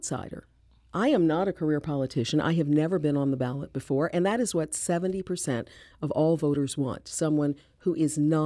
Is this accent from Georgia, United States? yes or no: no; St. Louis, Missouri, United States; I'm one of 3 born and raised in St. Louis, mostly educated in the public school system, graduate of Lindenwood College in those days in St. Charles, where I actually started part of my broadcast career.